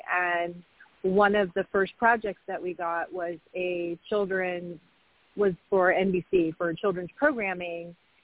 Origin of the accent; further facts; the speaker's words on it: California, United States; also born or lived in Massachusetts; So, I mean, I was born in Massachusetts, and when my family said, hey, we're moving to California, and I said, not unless Lost in Space is on TV there.